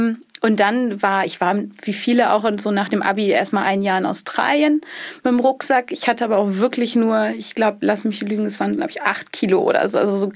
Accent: Schleswig-Holstein, Germany; Ich komme tatsächlich ursprünglich aus Schleswig-Holstein, vom Bauernhof, so richtig.

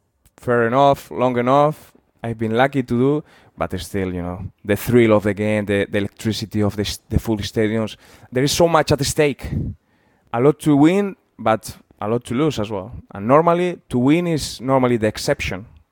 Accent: San Sebastián, Basque Country, Spain; I came from my hometown team. We almost win the league with Real Sociedad.

